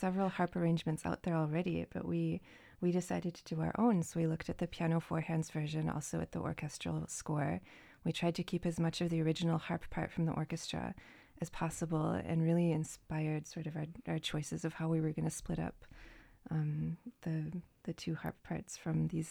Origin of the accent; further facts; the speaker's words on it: Traverse City, Michigan, United States; Yeah, I grew up in Traverse City, was born and raised here.